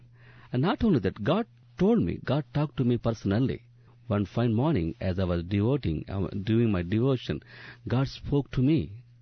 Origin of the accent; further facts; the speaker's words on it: Angol, Andhra Pradesh, India; Now I am working in 20 prisons all over my state, starting from my hometown, Angol, India, Andhra Pradesh.